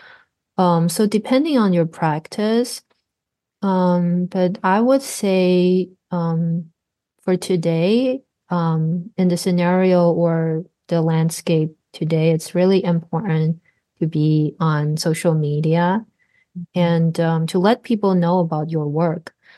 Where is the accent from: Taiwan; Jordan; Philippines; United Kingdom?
Taiwan; now in United States; I am originally from Taiwan and I have been here for 12 years.